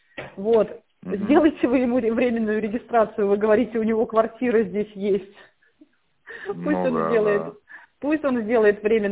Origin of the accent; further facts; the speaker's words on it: Zhlobin, Gomel Region, Belarus; Да, я тоже с Белоруссии. Со Злобина.